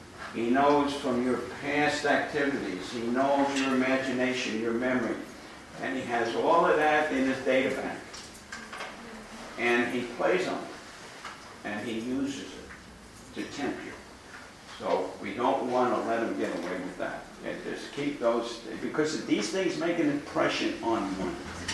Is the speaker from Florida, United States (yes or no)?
no; New York City, New York, United States; accent: New York; Hey, listen, don't hold it against me that I'm from New York City. All right, New York, like we say, coffee, water.